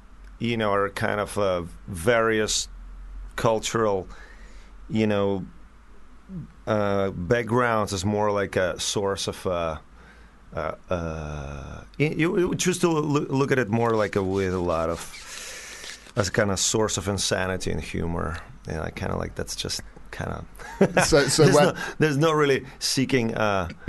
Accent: Ukraine; since I'm from Ukraine, I'm just going to like clear

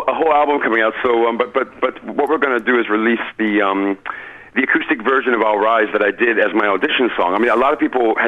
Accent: United States; I look, as an American, I was there when

